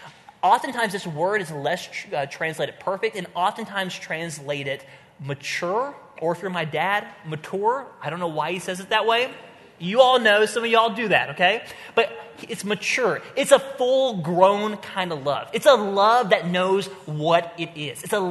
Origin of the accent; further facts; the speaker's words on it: Oklahoma, United States; I grew up in Oklahoma. Not a lot going on there. But I grew up in Oklahoma